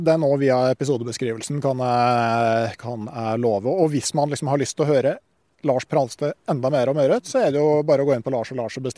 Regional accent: Gausdal, Innlandet, Norway; Jeg kommer jo fra Gausdal, og der fantes det jo en runestein

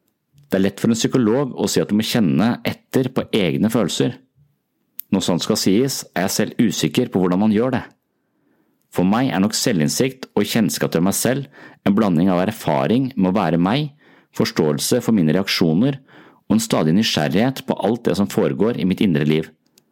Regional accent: Tønsberg, Vestfold, Norway; Tønsberg min hjemby, og derfor det både gøy og litt angstprovoserende at salen såpass full av folk.

